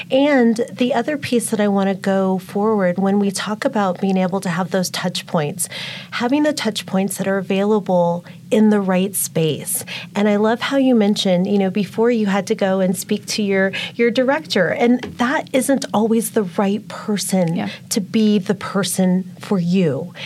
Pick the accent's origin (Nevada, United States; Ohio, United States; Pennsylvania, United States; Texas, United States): Nevada, United States; I can share someone who's lived in this, born and raised in Nevada